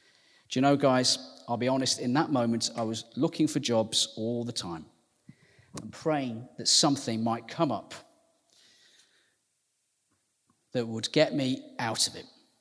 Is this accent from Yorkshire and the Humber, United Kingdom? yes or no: no; Walsall, West Midlands, United Kingdom; I'm from the West Midlands. I'm from a place called Warsaw, which is just north of, it's near Birmingham.